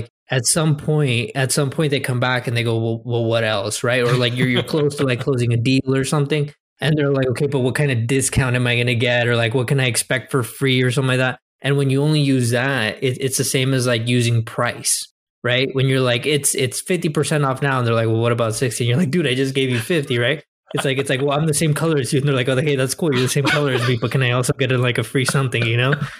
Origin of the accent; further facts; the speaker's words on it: Mexico; now in United States; we came from Mexico and like people hate us here.